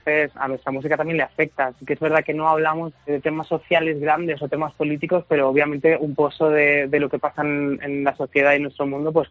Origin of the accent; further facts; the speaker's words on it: Toledo, Castilla-La Mancha, Spain; yo soy de Toledo